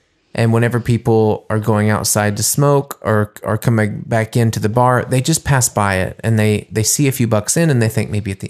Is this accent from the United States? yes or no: yes; United States; in my case, playing as an American in those Allgäu towns like Kempten or Zontofen or whatever, or Oberstdorf.